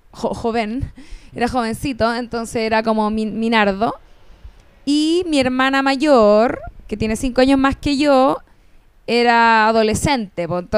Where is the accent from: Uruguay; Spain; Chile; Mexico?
Chile; Rancagua, O'Higgins; Yo soy de Rancagua, si alguien está escuchando que sea de Rancagua.